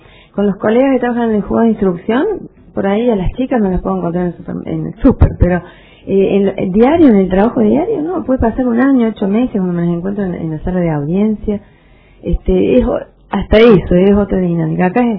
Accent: Córdoba, Argentina; now in Caleta Olivia, Argentina; yo soy de ciudad grande, soy nacida y criada en Córdoba, así que tengo los hábitos de las personas que han vivido con los problemas que tienen las ciudades grandes

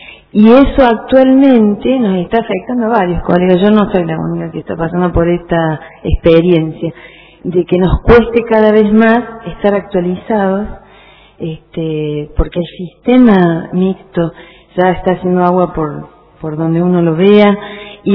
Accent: Córdoba, Argentina; now in Pico Truncado, Argentina; Yo soy oriunda de Córdoba Capital. Viajé, me instalé en Pico Truncado

